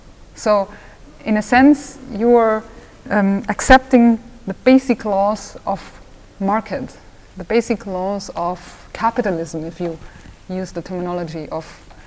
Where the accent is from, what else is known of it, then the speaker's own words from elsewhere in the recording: Austria; I was raised in Austria, in a very conservative part of Austria